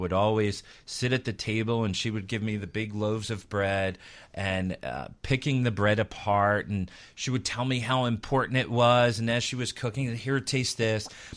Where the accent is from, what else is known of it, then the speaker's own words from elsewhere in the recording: Philadelphia, Pennsylvania, United States; I grew up in Philadelphia, and I ended up out here.